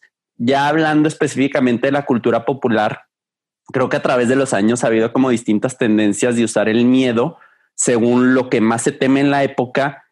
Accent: Mexico; o últimamente de que en las películas ya somos el capo mexicano, ya es el villano en las películas, ¿no?

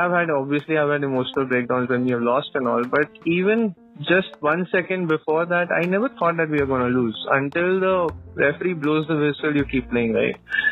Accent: Jamshedpur, Jharkhand, India; So I grew up in Jamshedpur, okay, and in Jamshedpur we have grounds everywhere and anywhere.

